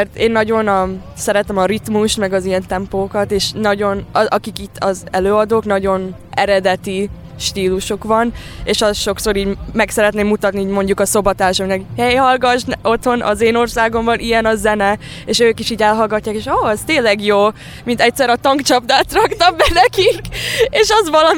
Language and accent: Hungarian; United States; also born or lived in Hungary; mind a ketten itt Magyarországon születtünk, de Amerikában nőttünk fel, és mind a kettőnknek az egész családja itt lakik még mindig